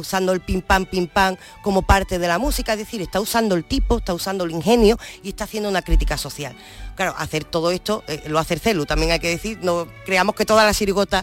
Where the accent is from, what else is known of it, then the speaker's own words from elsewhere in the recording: Andalusia, Spain; accent: Andalusian; nos trajo un paso doble dedicado a nuestro dialecto, el andaluz